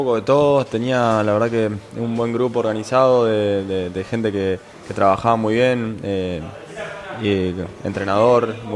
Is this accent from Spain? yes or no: no; Argentina; Como los argentinos nos cuesta el largo plazo.